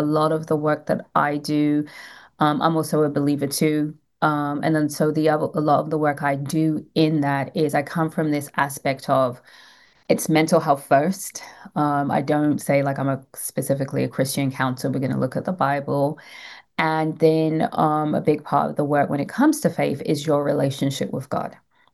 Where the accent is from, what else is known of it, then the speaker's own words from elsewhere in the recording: London, United Kingdom; moved away as an adult; now in Atlanta, United States; So I'm from London, born and raised in London. I came to Atlanta as an adult, was only meant to be here for 3 years, and I've been here 19.